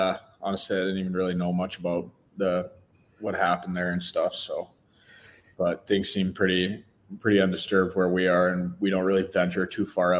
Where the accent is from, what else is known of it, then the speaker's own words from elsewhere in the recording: Calgary, Alberta, Canada; growing up in Calgary, you know, in Canada